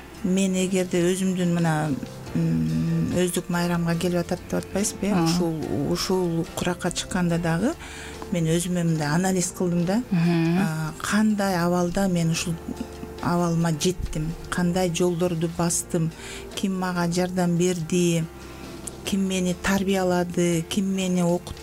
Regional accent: Talas Region, Kyrgyzstan; now in Tokmok, Kyrgyzstan; Мен өзүм Таластык болом, Талас жеринде туулуп өскөм.

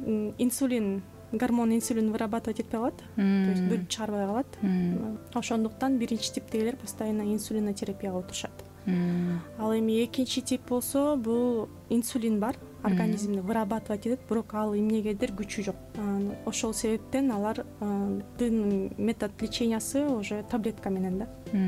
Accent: Belovodskoye, Chuy Region, Kyrgyzstan; Мен өзүм Беловодскийден болом.

